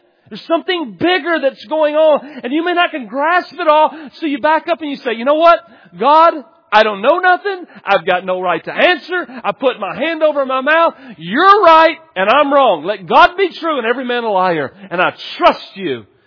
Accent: Texas, United States; I grew up in East Texas.

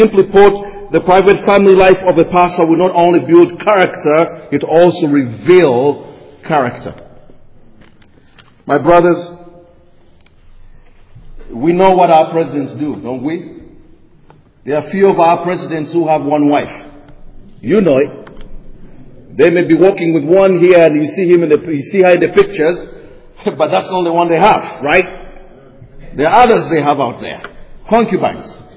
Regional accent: Uganda; I'm from Africa. I'm from Uganda.

